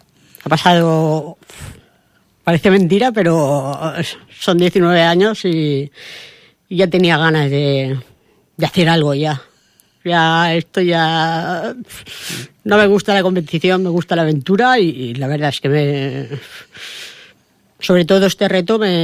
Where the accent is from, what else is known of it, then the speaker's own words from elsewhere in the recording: Vila-real, Valencian Community, Spain; Y la verdad es que, y sobre todo al pueblo de Villarreal, es mi pueblo, es donde nací y tenía que hacer algo.